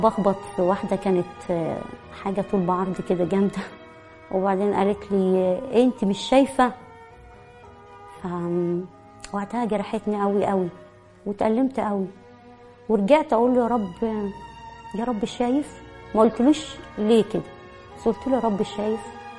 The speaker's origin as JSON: {"language": "Arabic", "town": "Asyut", "region": "Asyut Governorate", "country": "Egypt", "said": "والدكتور ده كان مشهور عندنا في اسيوط"}